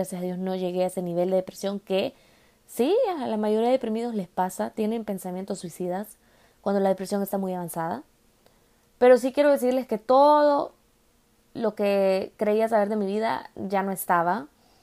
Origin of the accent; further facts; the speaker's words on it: El Salvador; el salvadoreño, de donde yo vengo